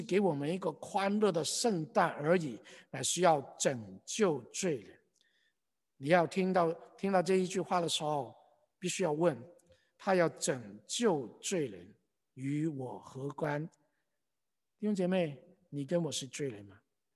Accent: China; 其实这个想法跟我们中国人 也是一样的。我们中国人都有一句话，善有善报，恶有恶报

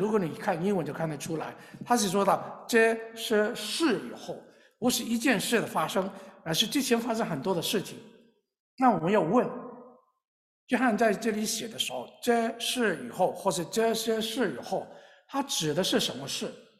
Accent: China; 啊，我们中国人最爱吃。

